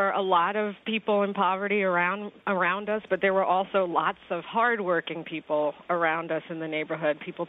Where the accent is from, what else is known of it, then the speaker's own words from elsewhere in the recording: Long Island City, New York, United States; I grew up in Long Island City in Queensbridge Houses, actually.